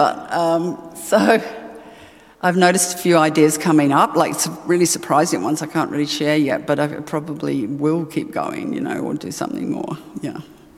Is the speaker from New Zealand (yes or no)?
yes; New Zealand; I'm a New Zealander